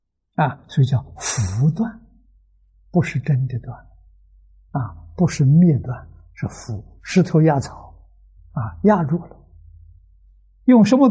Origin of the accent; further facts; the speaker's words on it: China; 我们中国人讲成见，某人成见很深